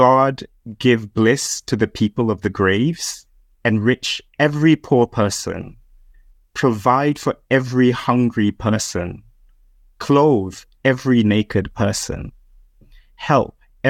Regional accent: Malaysia; now in United Kingdom; I am also an immigrant to the UK. I was born and raised in Malaysia.

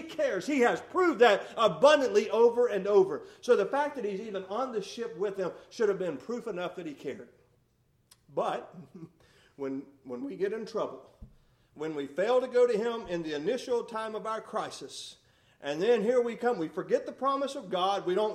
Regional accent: Texas, United States; I was raised in West Texas, a very dry place

